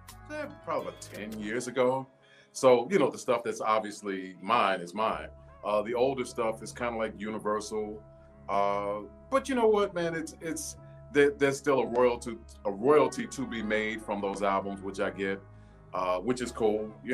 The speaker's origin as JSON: {"language": "English", "town": "Brooklyn", "region": "New York", "country": "United States", "said": "He's from Queens originally. I'm from Brooklyn."}